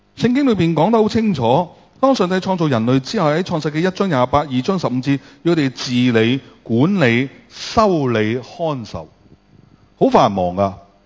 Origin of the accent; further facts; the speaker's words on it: China; 所以我哋中国人有个说话啦，饱暖思淫欲啊嘛。